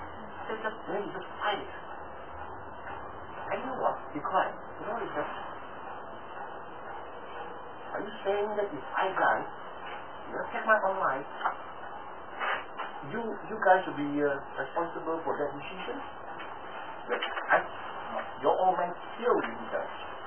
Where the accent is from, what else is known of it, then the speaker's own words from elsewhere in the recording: Australia; because I am Australian